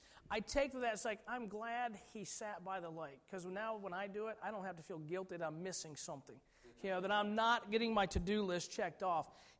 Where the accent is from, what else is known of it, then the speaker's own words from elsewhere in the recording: Indiana, United States; Now, I'm from Indiana, as Myron and my brother are as well.